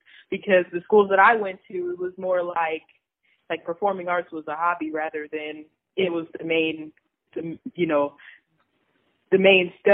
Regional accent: Phoenix, Arizona, United States; Oh, I'm from Phoenix, Arizona.

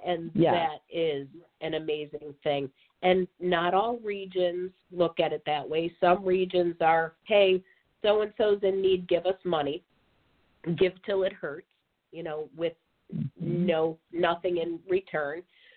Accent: Buffalo, New York, United States; now in Auburn, United States; That smaller is better, which is why I came from Western New York. I came from Buffalo, huge city, to this small area.

